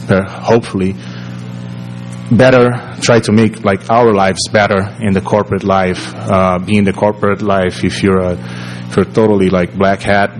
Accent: Brazil; English is a second language; I'm from Brazil, and I lived here for a while.

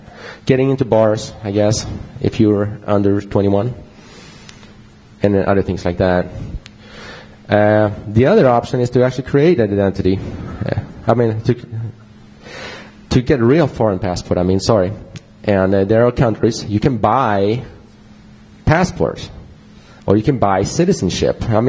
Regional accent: United States; accent: Swedish; English is a second language; By the way, I am American too, and even if I have a Swedish accent.

